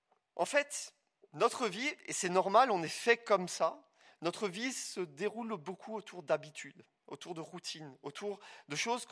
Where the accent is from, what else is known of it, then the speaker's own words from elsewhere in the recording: France; now in Switzerland; moi, en tant que Français qui servait en Suisse